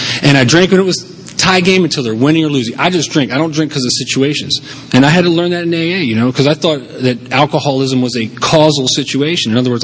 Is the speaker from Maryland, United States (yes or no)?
yes; Rockville, Maryland, United States; I was brought up in Rockville, Maryland.